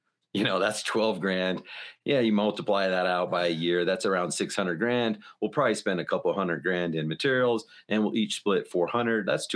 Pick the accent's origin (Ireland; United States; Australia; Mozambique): United States; Utah; moved away as an adult; I grew up in Utah. He was down there. I literally moved my wife down there.